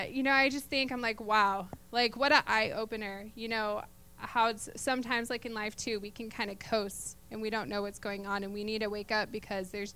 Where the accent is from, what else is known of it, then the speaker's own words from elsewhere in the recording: Crete, Illinois, United States; I've been coming here for a while, since 2011. So I've been born and raised in Crete.